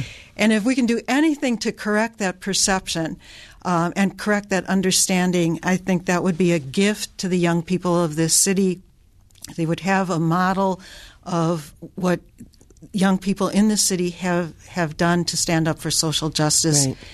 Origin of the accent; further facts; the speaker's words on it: Oklahoma, United States; The house that I grew up on 44th in Oklahoma, the original deed to the property had a restrictive covenant in the deed.